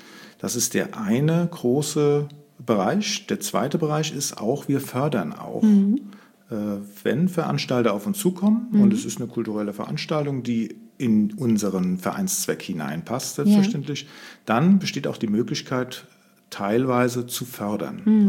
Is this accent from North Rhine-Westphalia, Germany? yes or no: no; Holzhausen, Rhineland-Palatinate, Germany; born there; now in Nassau, Germany; ich komme ursprünglich aus Holzhausen, da bin ich geboren. Und wohne seit gefühlten ewigen Zeiten schon in Nassau